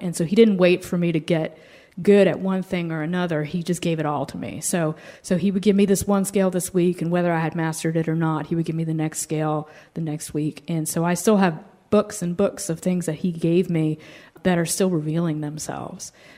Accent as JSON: {"language": "English", "region": "Virginia", "country": "United States", "said": "because I'm from Virginia and I'm 43"}